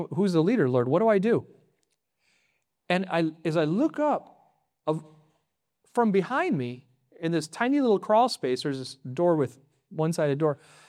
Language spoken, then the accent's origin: English; Milwaukee, Wisconsin, United States; so I walked up to the woman and I said, hey, I'm from Milwaukee.